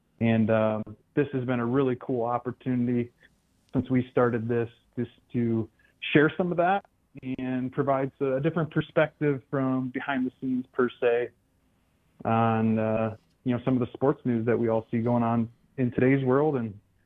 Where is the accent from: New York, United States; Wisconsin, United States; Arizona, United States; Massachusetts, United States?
Wisconsin, United States; Richland Center; Grew up in Richland Center, Wisconsin.